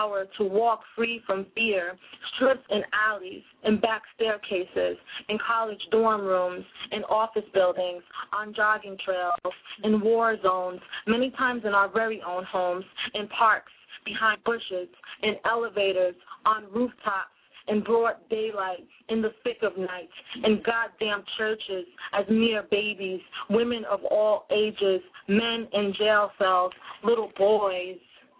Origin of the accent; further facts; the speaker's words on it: Bronx, New York, United States; first language Spanglish; since my first language is Spanglish, I'm a third generation Puerto Rican from the Bronx, and that's what we grew up speaking, so you will hear Spanish words in my poetry all the time.